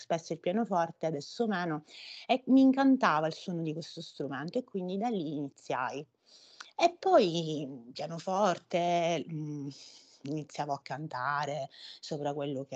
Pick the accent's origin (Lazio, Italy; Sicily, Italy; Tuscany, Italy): Sicily, Italy; Io sono esattamente della provincia di Siracusa e quindi insomma, da qualche anno il Piemonte mi ha adottata